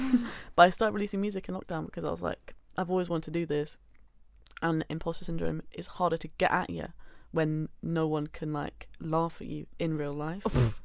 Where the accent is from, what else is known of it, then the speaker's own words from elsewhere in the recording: London, United Kingdom; I'm from Southeast London.